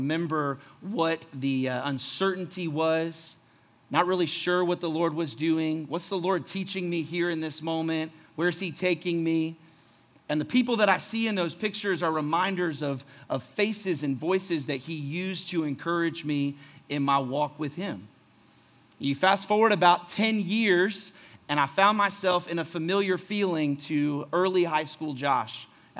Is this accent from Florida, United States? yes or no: yes; Florida, United States; We grew up together in Florida. We went through youth group together.